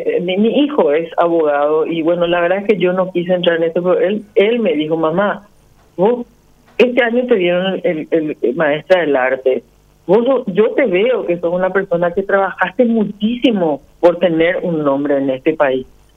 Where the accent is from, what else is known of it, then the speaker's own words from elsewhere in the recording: Paraguay; nosotros como paraguayos somos como una familia pequeña